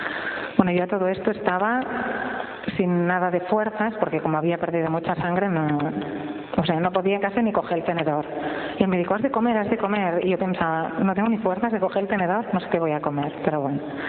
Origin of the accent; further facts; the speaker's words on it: Barcelona, Catalonia, Spain; de Barcelona